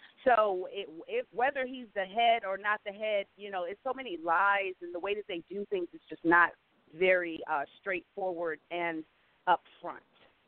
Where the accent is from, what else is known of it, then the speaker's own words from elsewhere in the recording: Chicago, Illinois, United States; also born or lived in New York; we're both from Chicago. We have very urgent things in our city going on.